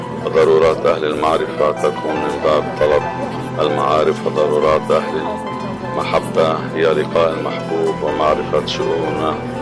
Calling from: Beirut, Beirut Governorate, Lebanon; وهكذا كان الشهداء رحمهم الله عندنا في لبنان

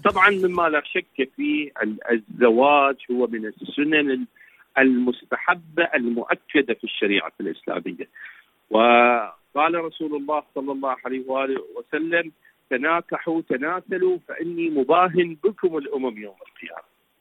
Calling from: Iraq; من العراق، شكرا جزيلا لك

